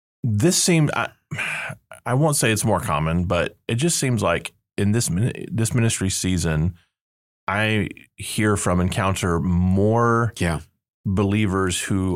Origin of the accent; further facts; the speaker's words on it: England, United Kingdom; And I'm an English guy.